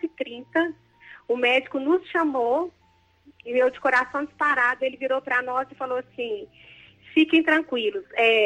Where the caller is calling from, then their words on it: Pará de Minas, Minas Gerais, Brazil; Eu falo de Pará de Minas, Minas Gerais.